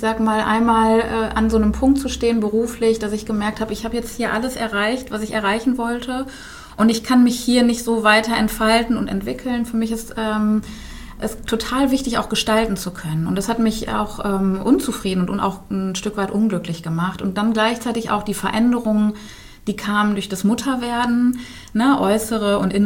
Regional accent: Bielefeld, North Rhine-Westphalia, Germany; ich bin 41 Jahre alt. Ich komme hier auch aus dem Raum Bielefeld

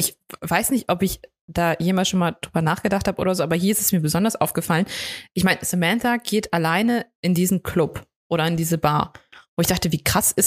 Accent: Saxony, Germany; ich bin ja nun mal in Sachsen aufgewachsen.

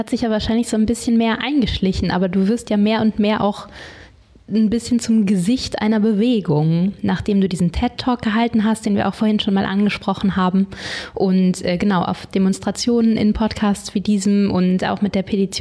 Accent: Berlin, Germany; Ich bin aus Berlin

